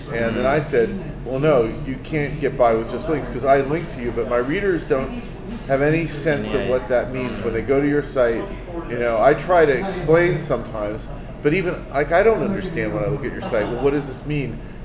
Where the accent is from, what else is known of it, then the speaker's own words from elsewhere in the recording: United States; I mean, as an American, I had no idea.